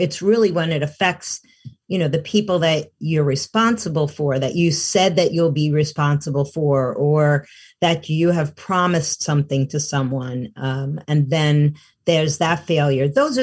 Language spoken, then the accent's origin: English; New York City, New York, United States; I grew up in New York City, so we're just walking in the streets, right?